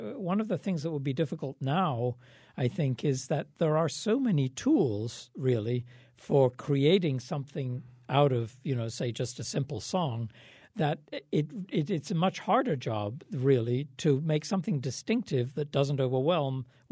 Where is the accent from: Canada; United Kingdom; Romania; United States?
United Kingdom; England; I grew up in England at the time